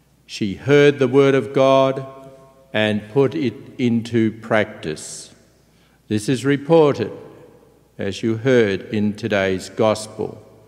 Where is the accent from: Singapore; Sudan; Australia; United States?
Australia; Well, America, I can say this to you, I'm an Australian.